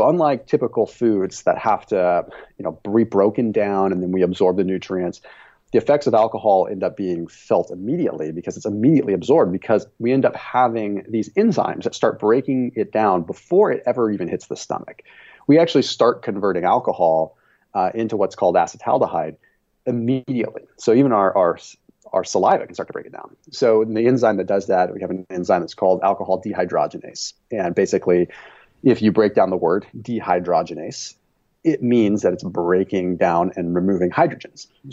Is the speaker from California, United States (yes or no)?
yes; Sonoma, California, United States; I'm from Sonoma originally, Sonoma, California.